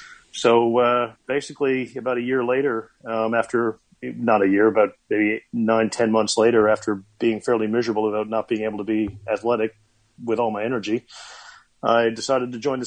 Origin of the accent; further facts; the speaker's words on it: Newfoundland and Labrador, Canada; I grew up in Newfoundland, Canada, and I've always been a very, very active little kid.